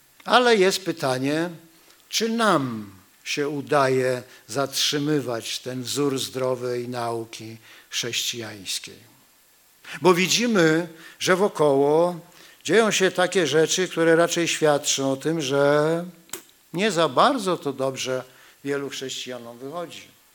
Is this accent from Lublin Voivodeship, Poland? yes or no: no; Gdańsk, Pomeranian Voivodeship, Poland; Ja jestem z Gdańska, więc cytuję tak ostro, jak to jest napisane.